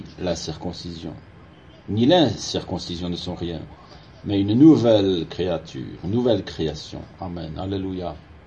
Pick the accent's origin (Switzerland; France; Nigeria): Switzerland; moved away; Et en Suisse, moi je me souviens, je crois que c'était encore comme ça, même jusqu'à ce que j'ai quitté la Suisse.